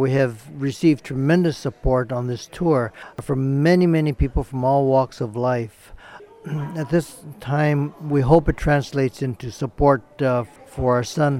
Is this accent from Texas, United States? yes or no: no; Honolulu, Hawaii, United States; I'm from Honolulu, Hawaii.